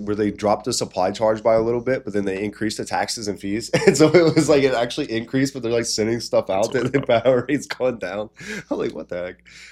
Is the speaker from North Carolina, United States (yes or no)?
yes; North Carolina, United States; And then I was talking to my brother, because we're from North Carolina